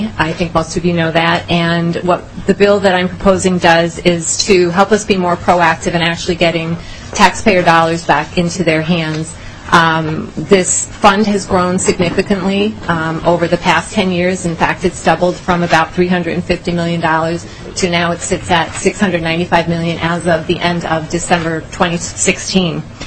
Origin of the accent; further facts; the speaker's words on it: New York, United States; She does access, in my hometown of New York, a paper called The Penny Saver.